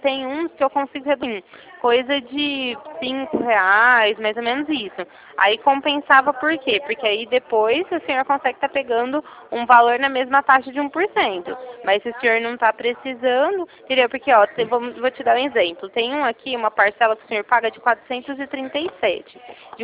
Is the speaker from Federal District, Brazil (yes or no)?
no; Ribeirão Preto, São Paulo, Brazil; eu sou de Ribeirão Preto, estado de São Paulo.